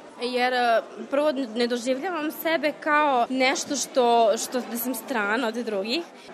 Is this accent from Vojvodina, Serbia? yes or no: no; Belgrade, Serbia; dolazim iz Beograda, imam 27 godina i završila sam studije na Beogradskoj politehnici kao grafički dizajner, inače sam romkinja.